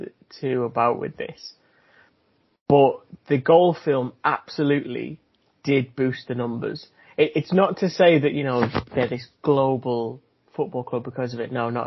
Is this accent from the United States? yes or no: no; Durham, North East England, United Kingdom; just growing up in Durham, it lent definitely more towards Newcastle